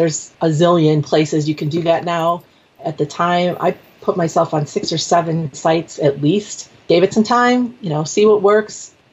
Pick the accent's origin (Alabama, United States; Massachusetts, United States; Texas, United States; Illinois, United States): Illinois, United States; Several years ago, I joined a local art organization here in my hometown outside of Chicago.